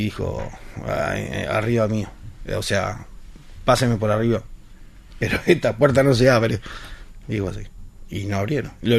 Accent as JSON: {"language": "Spanish", "region": "Montevideo", "country": "Uruguay", "tie": "born or raised there", "said": "y nos mudamos de Malvin, yo no me llevé nada. Mis hermanos se llevaron todos los platos, todas las cosas lindas, ¿viste? Y yo, nada. Lo único que hice, agarré esa cajita y me la llevé. Lo único que yo me llevé, Malvin."}